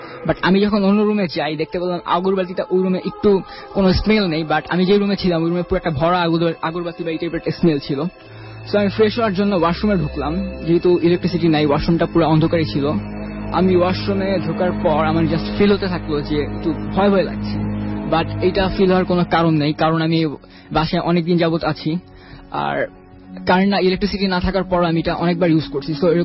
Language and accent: Bangla; Mirpur, Dhaka Division, Bangladesh; High listeners … আমি এসেছি মিরপুর থেকে।